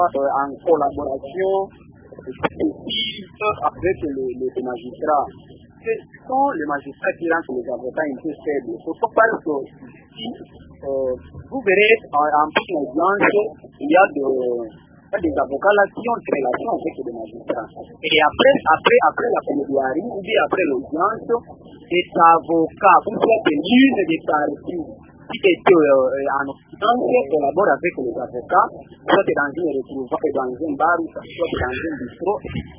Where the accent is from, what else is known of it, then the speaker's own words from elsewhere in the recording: Kindu, Maniema, DR Congo; ici chez nous à Kindou